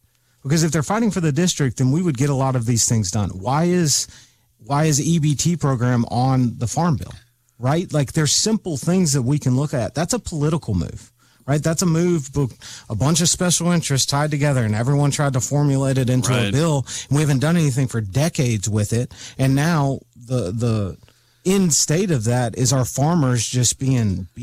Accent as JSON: {"language": "English", "region": "Alabama", "country": "United States", "tie": "born or raised there", "said": "because I grew up driving my boat on Mobile Bay, right? Right. I grew up on Fish River. Like, I know this area"}